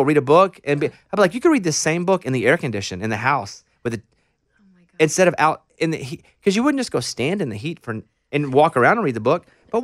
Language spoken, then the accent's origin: English; Arkansas, United States; I'm from Arkansas. We're extremely landlocked.